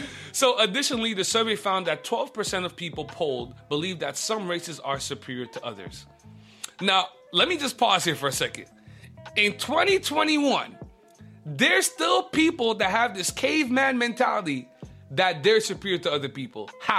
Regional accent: Quebec, Canada; I'm born and raised in Quebec. No one's going to rush me out of my province, out of my city.

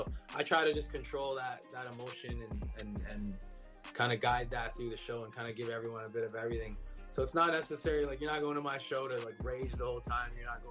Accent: Canada; I was born and raised in Canada, obviously.

